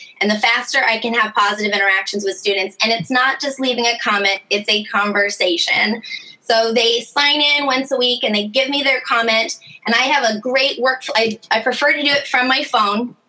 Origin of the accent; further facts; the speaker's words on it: Fresno, California, United States; I am from Fresno.